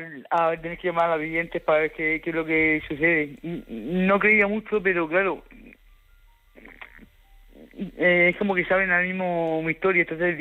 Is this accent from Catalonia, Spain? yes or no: no; Alhama de Murcia, Region of Murcia, Spain; yo soy de Alhama de Murcia